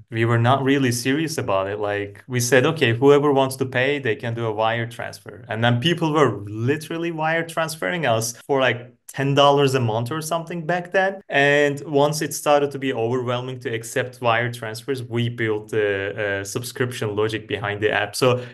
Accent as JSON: {"language": "English", "region": "Berlin", "country": "Germany", "second_language": "English", "said": "Hi, I'm from Germany, Berlin"}